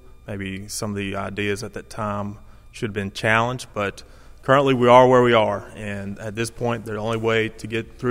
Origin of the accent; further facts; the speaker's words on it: Gulfport, Mississippi, United States; Well, I grew up here on the Gulf Coast. Father was a CB out at the Navy base. I grew up in Gulfport